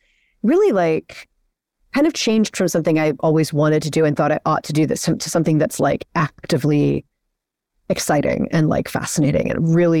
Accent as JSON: {"language": "English", "town": "Chicago", "region": "Illinois", "country": "United States", "tie": "born or raised there", "said": "I was raised in Chicago, but then my father and all these other relatives who were living with us sometimes or living nearby, they were all speaking Hungarian."}